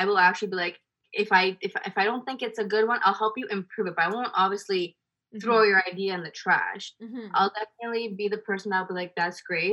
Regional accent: India; I'm Indian and I wanted to have more stuff.

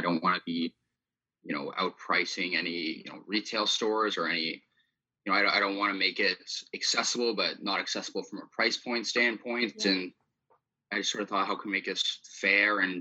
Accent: Toronto, Ontario, Canada; I'm from Toronto, Ontario. Finished my first year of BBA at Laurier, going into my second in the fall.

